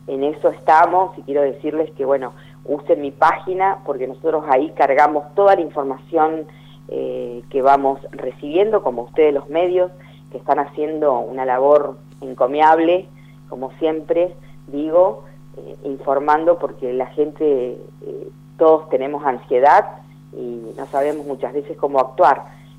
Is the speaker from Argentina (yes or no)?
yes; Argentina; esto que nos toca vivir como pueblo argentino